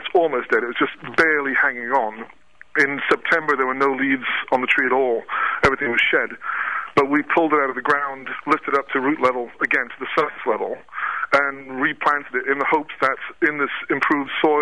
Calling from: Brussels, Brussels-Capital Region, Belgium; Well, I'm calling from Brussels in Belgium, which is basically the country north of France, south of Holland.

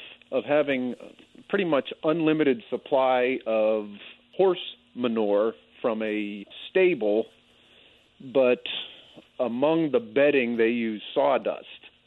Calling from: Pennsylvania, United States; I'm calling you from French Creek State Park.

